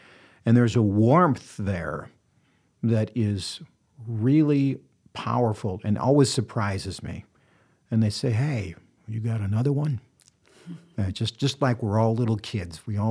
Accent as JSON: {"language": "English", "region": "Midwest", "country": "United States", "said": "I love being a Midwesterner, and I want to tell stories from that perspective."}